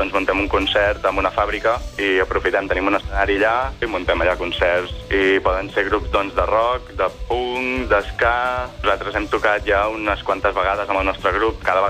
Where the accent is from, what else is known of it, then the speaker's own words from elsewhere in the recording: Palafolls, Catalonia, Spain; sóc de Palafolls.